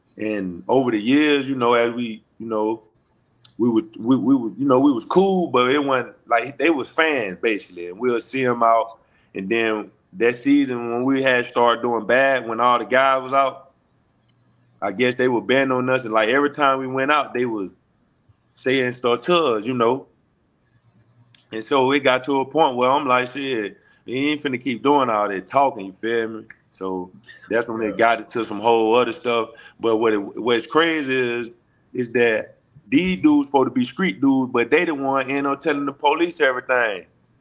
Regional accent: Alabama, United States; when I came from Alabama, I was the only dude from Alabama

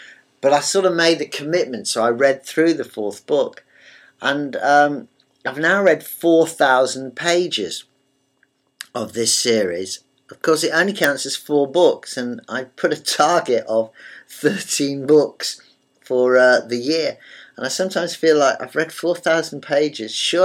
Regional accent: England, United Kingdom; because I'm English

